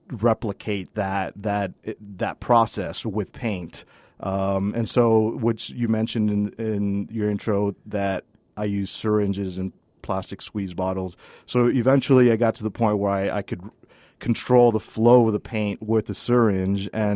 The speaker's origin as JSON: {"language": "English", "town": "El Paso", "region": "Texas", "country": "United States", "said": "I kind of feel like this is where I'm from. I'm from El Paso"}